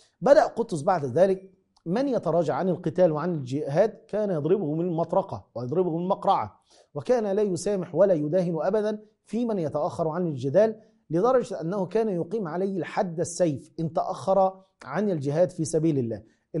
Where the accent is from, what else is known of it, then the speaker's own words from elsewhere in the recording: Sharqia Governorate, Egypt; يدخل هنا عندنا في الشرقية ويقاتلهم في الشرقية